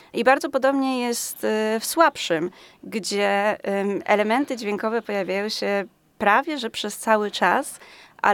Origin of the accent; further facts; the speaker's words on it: Kraków, Lesser Poland, Poland; Tak, zgadza się, z Krakowa. W Krakowie skończyłam Akademię Muzyczną na Wydziale Kompozycji